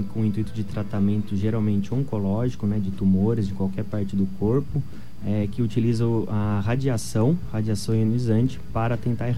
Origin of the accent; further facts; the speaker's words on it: São Paulo, Brazil; moved away as an adult; Eu venho do interior de São Paulo, na verdade, formação na capital de São Paulo, e cheguei semana passada